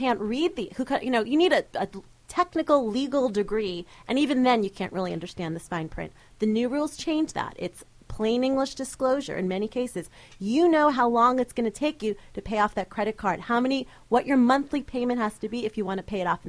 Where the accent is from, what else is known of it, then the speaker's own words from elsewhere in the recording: Queens, New York, United States; I'm from Queens, so watch it.